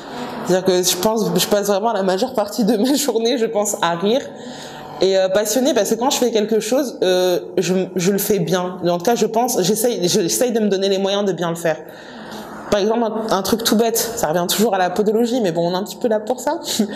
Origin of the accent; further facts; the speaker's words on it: France; also born or lived in DR Congo; now in Senegal; en tant qu'Africaine, je suis née au Congo, Kinshasa, mais j'ai grandi en France.